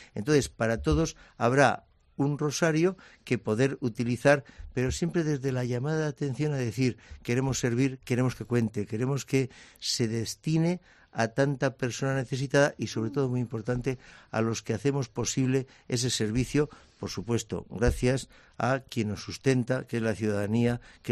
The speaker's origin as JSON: {"language": "Spanish", "region": "Region of Murcia", "country": "Spain", "said": "Porque somos parte de él, es que somos murcianos."}